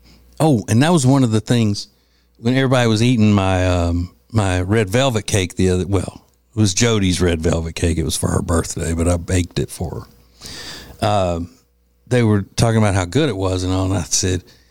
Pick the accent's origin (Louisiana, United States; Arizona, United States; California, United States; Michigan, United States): Louisiana, United States; I prefer community coffee. And she does too, because we're both from Louisiana, so it's a Louisiana brand coffee.